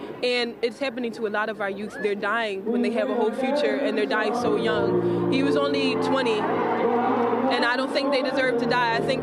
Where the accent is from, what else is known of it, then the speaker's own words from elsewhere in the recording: Philadelphia, Pennsylvania, United States; I just came from Philly. Yeah, we're here today from Philadelphia.